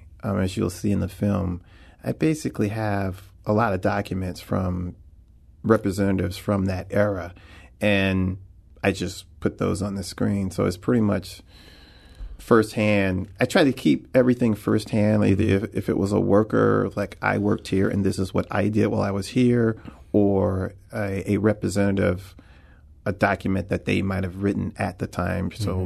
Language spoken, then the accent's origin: English; St. Louis, Missouri, United States; because I live here, born and raised in St. Louis, and I didn't want to make a film that people looked at and said, boy, St. Louis, what a disaster that whole city must be.